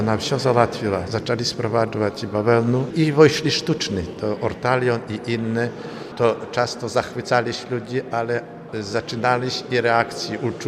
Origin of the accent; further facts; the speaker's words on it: Nowokornia, Podlaskie Voivodeship, Poland; Taki najbliżej tutaj mojej wioski, Nowokornia, to był skup w Czyżach.